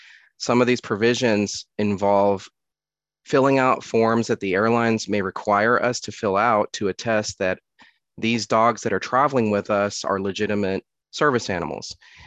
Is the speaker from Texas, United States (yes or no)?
yes; Houston, Texas, United States; I'm from Houston, Texas.